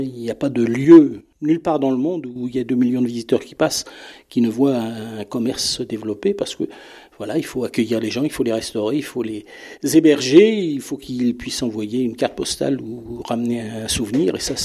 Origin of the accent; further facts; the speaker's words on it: Paris, Île-de-France, France; Je suis parisien d'origine, j'ai vécu 30 ans à Paris.